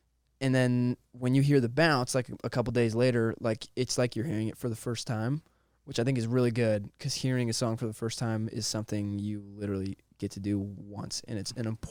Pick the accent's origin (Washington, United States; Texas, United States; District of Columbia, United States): Washington, United States; Monroe; In Monroe. I grew up in Monroe, Washington.